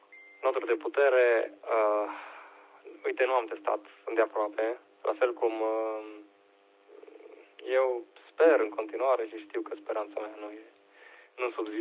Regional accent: Transylvania, Romania; ardelenii, noi suntem mai înceți.

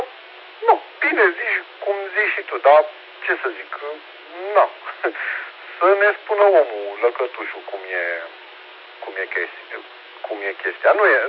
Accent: Romania; Am fost așa de încântat că suntem români și am găsit soluție rapidă.

